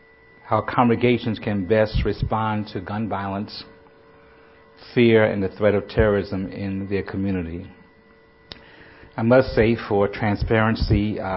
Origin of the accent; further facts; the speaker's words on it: Brooklyn, New York, United States; I grew up in Brooklyn, New York, and my dimes to just get to work.